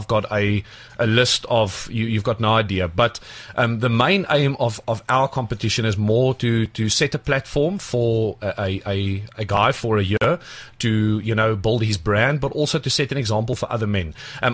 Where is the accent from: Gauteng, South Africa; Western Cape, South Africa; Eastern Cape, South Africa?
Gauteng, South Africa; Pretoria; I come from Pretoria, grew up there, born and bred.